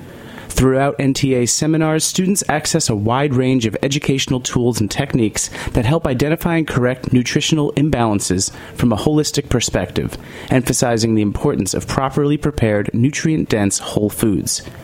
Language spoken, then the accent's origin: English; New York, United States; But as a New Yorker, I can't relax.